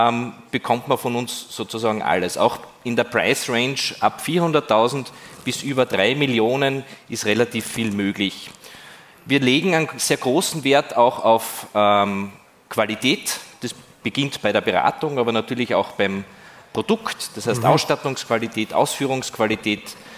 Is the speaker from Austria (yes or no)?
yes; Graz, Styria, Austria; born there; Ich verstehe es als gebürtiger Grazer zum Beispiel also überhaupt nicht.